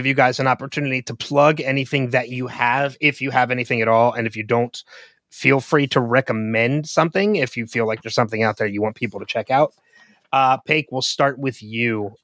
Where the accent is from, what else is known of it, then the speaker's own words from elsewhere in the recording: Philadelphia, Pennsylvania, United States; We're from the Philadelphia area, Brandy. Like, people here want their news.